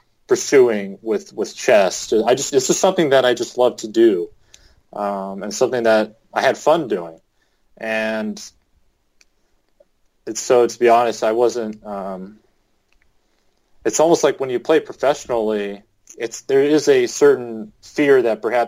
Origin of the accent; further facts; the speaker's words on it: California, United States; also born or lived in Utah; I'm a guy from Southern California, and the culture in Utah is a lot different